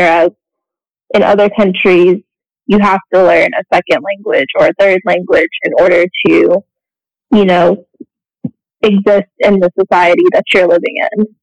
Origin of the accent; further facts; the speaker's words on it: the South, United States; I grew up in the South, and so I don't have an accent necessarily, like a Southern accent, I guess, that most people think of when they think of the Southern United States.